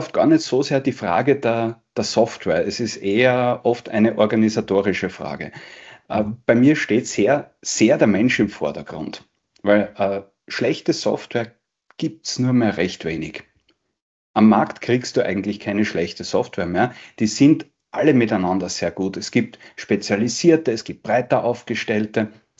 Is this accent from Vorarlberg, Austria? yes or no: no; Styria, Austria; Ich komme aus der Steiermark. Ich habe in der Steiermark Tourismus gelernt